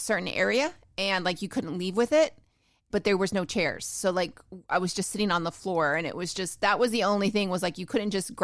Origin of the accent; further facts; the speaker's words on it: Florida, United States; And I can handle the heat. I'm from South Florida. I can handle the heat